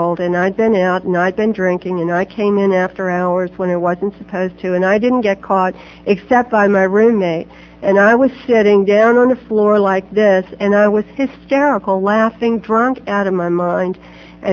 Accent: Berlin, Maryland, United States; I grew up in the Berlin Ocean City area

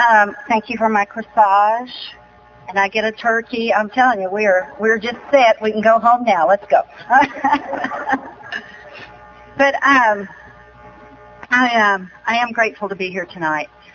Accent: Fort Worth, Texas, United States; So, I grew up in Fort Worth, Texas, born in 1950

